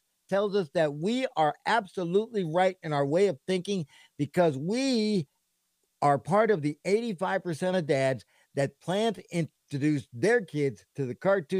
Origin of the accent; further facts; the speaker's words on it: England, United Kingdom; I'm English.